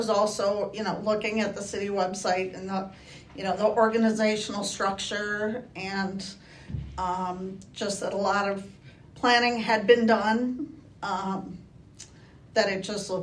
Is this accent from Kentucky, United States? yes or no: no; DeForest, Wisconsin, United States; Before that, I worked for a suburb of Madison, Wisconsin, which is actually my hometown.